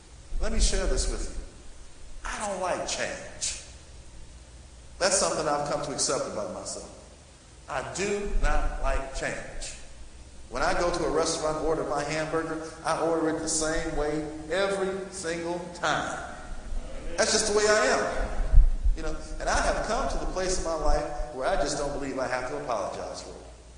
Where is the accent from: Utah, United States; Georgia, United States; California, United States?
Georgia, United States; now in Dallas, United States; I came here from Georgia to Texas to serve as the dean of a small school in the inner city Dallas, a place called Sunny South Dallas.